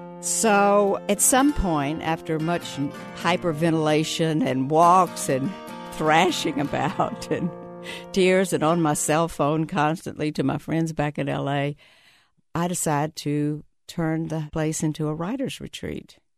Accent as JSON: {"language": "English", "town": "Memphis", "region": "Tennessee", "country": "United States", "tie": "born there", "also_born_or_lived": "Los Angeles", "moved": "yes", "said": "I was born in Memphis"}